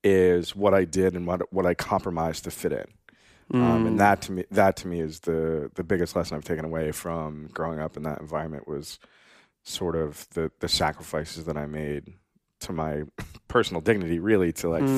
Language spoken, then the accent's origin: English; Pepperell, Massachusetts, United States; also born or lived in Bogota, Colombia; now in Boston, United States; I was born in Bogota, Colombia. I was adopted by some lovely Irish Catholic white people. I grew up in the suburbs of Boston in a town called Pepperell, Massachusetts.